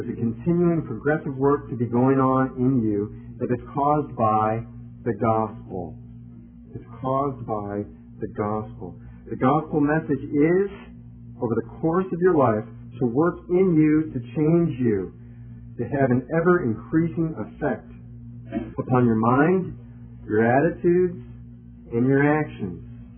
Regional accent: Ohio, United States; he was from New York, I was from Ohio, far away from our homes down in Florida

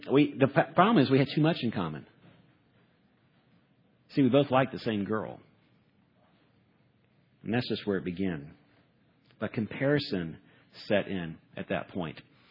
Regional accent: Atlanta, Georgia, United States; I was from Atlanta, too, like Lauren, a little bit older than Lauren.

